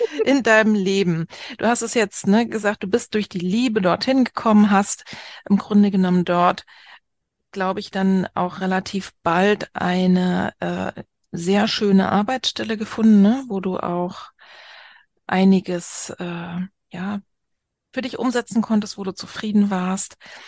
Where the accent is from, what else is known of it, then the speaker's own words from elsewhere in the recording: eastern Germany, Germany; ich bin eine Ostdeutsche.